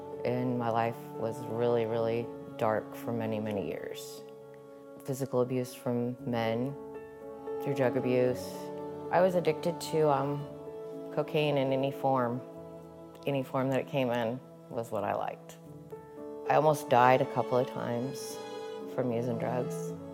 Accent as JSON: {"language": "English", "town": "Michigan City", "region": "Indiana", "country": "United States", "tie": "born or raised there", "said": "I was born and raised in Michigan City, Indiana."}